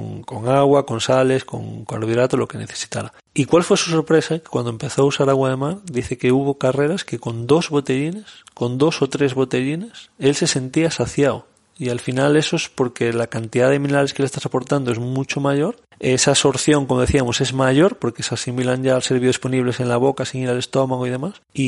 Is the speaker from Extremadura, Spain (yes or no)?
no; Galicia, Spain; yo como buen gallego voy a decir, depende.